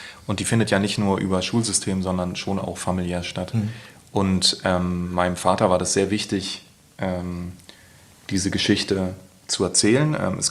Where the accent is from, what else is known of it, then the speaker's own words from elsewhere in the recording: Berlin, Germany; ich bin 87 geboren, die 90er Jahre waren voller Nazi-Gewalt, jetzt nicht im Friedrichshain, wo ich groß geworden bin